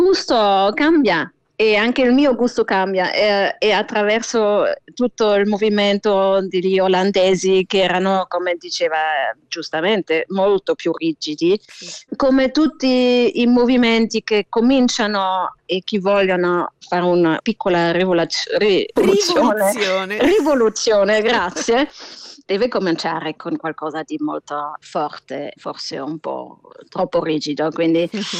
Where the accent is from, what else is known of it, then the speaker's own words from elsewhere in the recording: Stuttgart, Baden-Württemberg, Germany; E io sono di Stoccarda, quindi era, per me era anche era un matador.